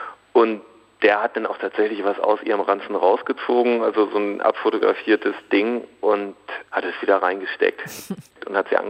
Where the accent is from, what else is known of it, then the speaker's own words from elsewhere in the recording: West Germany, Germany; now in East Germany; Ich bin ja selber Westdeutscher, der dann irgendwann nach Ostdeutschland gezogen ist